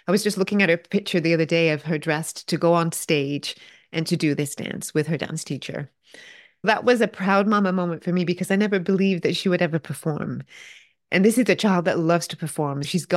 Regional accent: England, United Kingdom; I grew up in England. We didn't have ponds that froze because it doesn't get that cold.

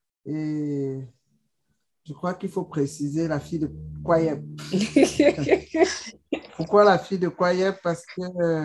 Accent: Douala, Littoral, Cameroon; born there; also born or lived in France; Et je suis née à Douala. J'ai fait mes études au lycée polyvalent de Bonaberry, CES de Bonaberry, lycée polyvalent de Bonaberry.

